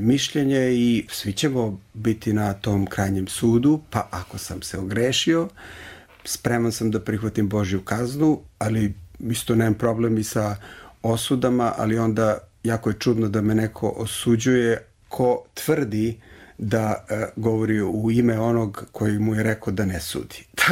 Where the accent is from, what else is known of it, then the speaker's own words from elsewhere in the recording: Serbia; Ja sam pravoslavni hrišćanin, Srbin. U stvari, ja sam Srbin, pravoslavni hrišćanin, ali sam i Južni Sloven. Prvo sam Južni Sloven, u stvari.